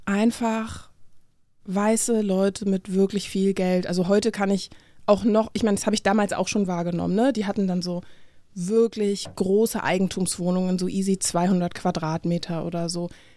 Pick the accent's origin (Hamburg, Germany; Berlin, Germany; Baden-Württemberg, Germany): Berlin, Germany; Ich bin ja in Berlin groß geworden und ich bin in Steglitz vor allem groß geworden und in Wilmersdorf.